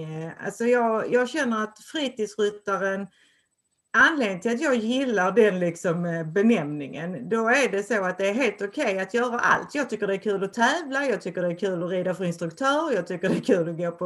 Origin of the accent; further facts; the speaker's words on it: Skåne, Sweden; Jag är verkligen från Skåne, och men jag bor inte på en gård, utan jag bor på landet i liksom en vanlig villa eller boningshus.